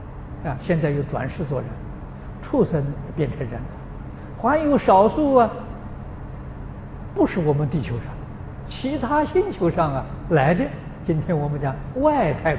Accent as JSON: {"language": "Chinese", "country": "China", "said": "婆罗门教我们中国人称它做印度教，啊，在新加坡大家称它做新度教"}